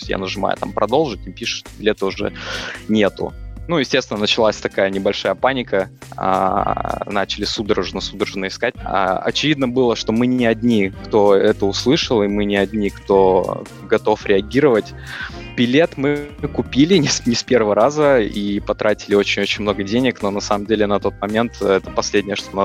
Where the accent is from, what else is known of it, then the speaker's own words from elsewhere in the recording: Belgorod, Belgorod Oblast, Russia; also born or lived in Australia; Сам я родился в России, в Архангельской области. Школу заканчивал в Белгороде, и после этого я улетел в Австралию.